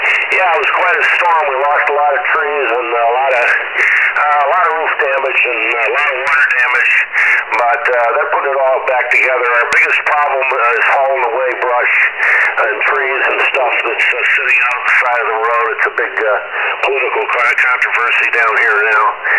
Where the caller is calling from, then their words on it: Naples, Florida, United States; located in Naples, Florida.